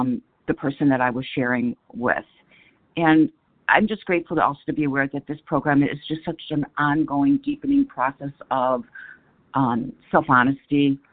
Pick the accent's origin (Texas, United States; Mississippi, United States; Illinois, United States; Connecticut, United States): Illinois, United States; Chicago; So anyways, I'm from Chicago, and with that, I'll pass.